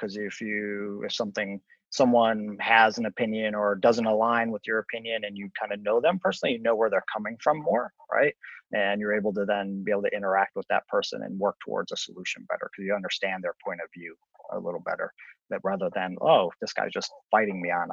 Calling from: Boston, Massachusetts, United States; I am in Boston at our corporate headquarters, and I'm in a hotel because our office is under construction.

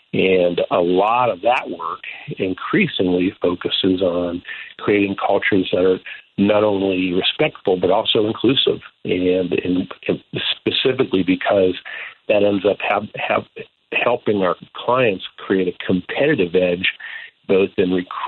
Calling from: Atlanta, Georgia, United States; Beautiful Atlanta, Georgia.

